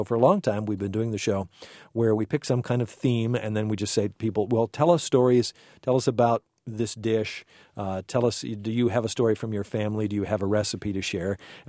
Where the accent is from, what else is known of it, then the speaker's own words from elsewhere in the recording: Chicago, Illinois, United States; No, I grew up in the Chicago area. No, I'm not from Kentucky.